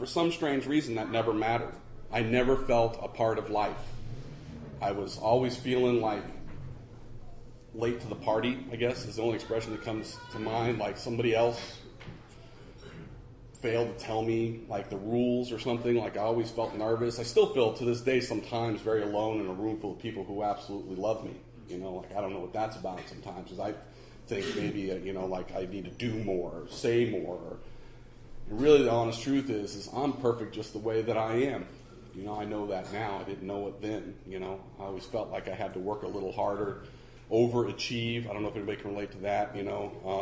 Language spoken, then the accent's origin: English; San Leandro, California, United States; now in Portland, United States; growing up, I'm an East Bay kid. I'm originally from, born and raised on Davis Street in San Leandro, and did all my running and gunning in East Oakland. And I love this place. This is home. Now Portland, Oregon is my home.